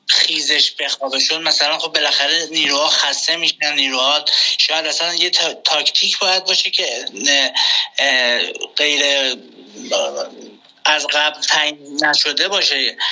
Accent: Iran; moved away; از کسایی که خارج از ایران هستم

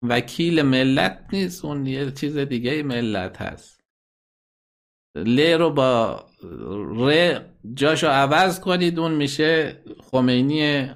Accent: Iran; من خانم ایرانی هستم

